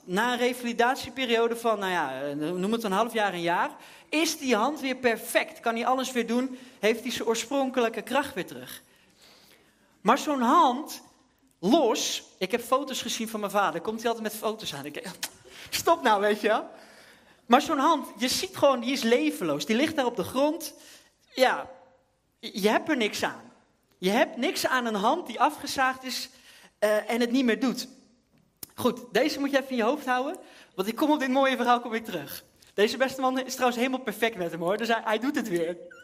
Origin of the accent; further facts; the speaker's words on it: Amsterdam, North Holland, Netherlands; Misschien hoor je het aan mij, ik kom niet uit deze regio. Ik kom uit de regio Amsterdam.